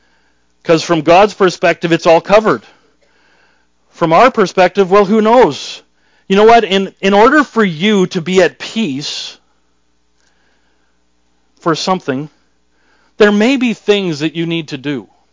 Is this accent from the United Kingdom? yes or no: no; Canada; We're Canadian.